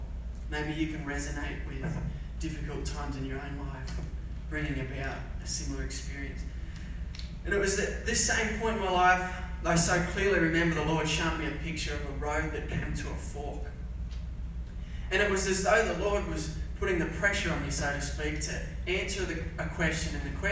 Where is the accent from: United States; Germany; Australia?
Australia; Smithton, Tasmania; I'm from the little town called Smithton up the top left corner. I grew up on a dairy farm, milking lots and lots of cows, not by hand.